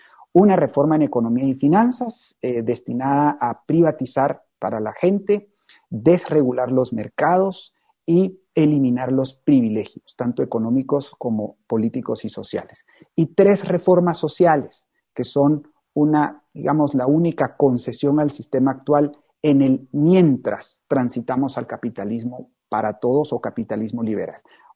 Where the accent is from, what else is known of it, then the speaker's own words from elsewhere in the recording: Guatemala; Ya somos muchos guatemaltecos que estamos trabajando en este gran proyecto histórico, histórico para Guatemala